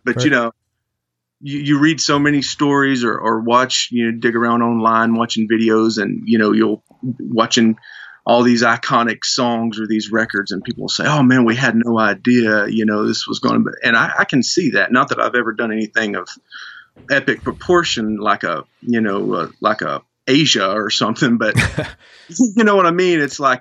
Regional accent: United Kingdom; accent: British; And, you know, and please don't persecute me over my British accent.

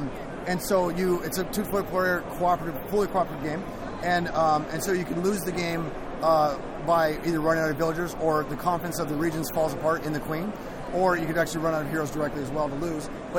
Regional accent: Seattle, Washington, United States; And then we're from Seattle, so there's so many game conventions in that area.

